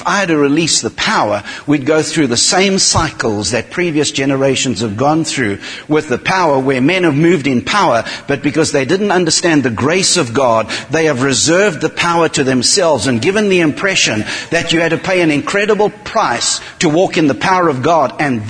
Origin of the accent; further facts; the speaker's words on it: South Africa; moved away as an adult; now in United States; We're from South Africa and we've lived in the States now for nearly 22 years.